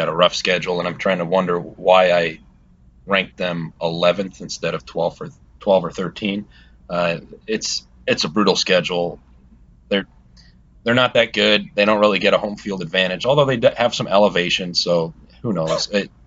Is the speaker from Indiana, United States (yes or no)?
no; Montana, United States; when we come from Montana, where that is all we have.